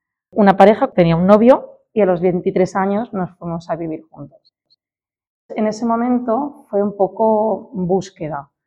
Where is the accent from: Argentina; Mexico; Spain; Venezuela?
Spain; Valencia, Valencian Community; soy de aquí de Valencia. Mi madre nos inculcaba mucho la fe en Dios.